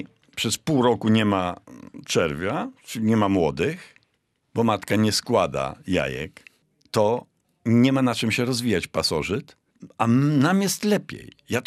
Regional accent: Pomeranian Voivodeship, Poland; bo ja byłem jeszcze w szkole podstawowej, to mojej wsi na Kaszubach była tylko pszczoła północna

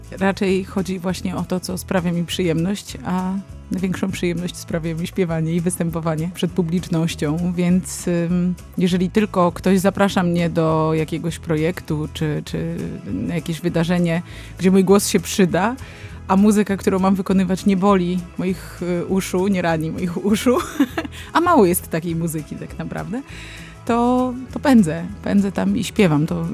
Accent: Grabiny-Zameczek, Pomeranian Voivodeship, Poland; pochodzę z małej wsi, z Grabin Zameczku, z Żuław Gdańskich. To jest bardzo malutka miejscowość niedaleko Pruszcza Gdańskiego i też jakby tęsknię za tym miejscem.

